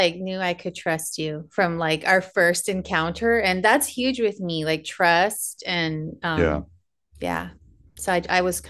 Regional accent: California, United States; I'm not from East LA. I'm from California.

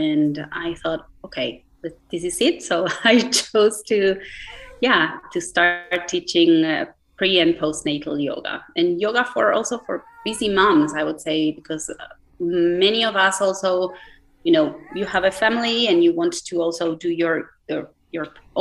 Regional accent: Argentina; moved away as an adult; now in Switzerland; I am from Argentina originally, and I have been living in Switzerland for the past 11 years.

